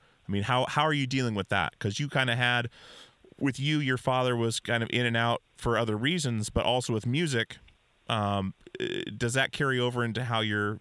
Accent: Alaska, United States; Like, I grew up in Alaska.

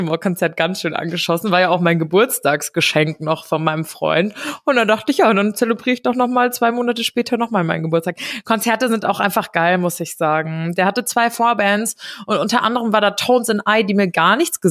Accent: Giessen, Hesse, Germany; bei uns aus im Gießen, also in Hessen, da wo ich herkomme, da ist das auch voll brauchen. Alle meine Freunde machen das. Die treffen sich auf irgendeinem Kaff, weil ich meine, ich komme ja eher so aus der Stadt, aber drumherum gibt es ja tausende von Käffern.

